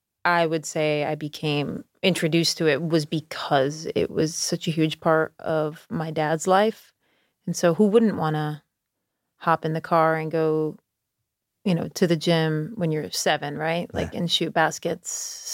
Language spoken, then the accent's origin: English; Schenectady, New York, United States; Yes, I grew up in Schenectady.